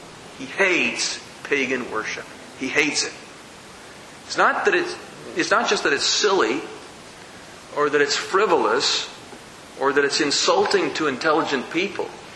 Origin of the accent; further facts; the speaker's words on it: Illinois, United States; Last Sunday, we were in Illinois, in my hometown. We worshiped in my home church, which is now a PCA church.